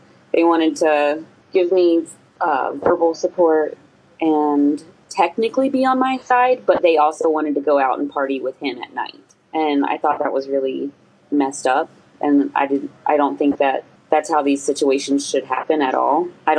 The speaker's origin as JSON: {"language": "English", "town": "Winston-Salem", "region": "North Carolina", "country": "United States", "said": "I'm from North Carolina, a small city called, well, a small town called Winston-Salem that you've probably never heard of, but..."}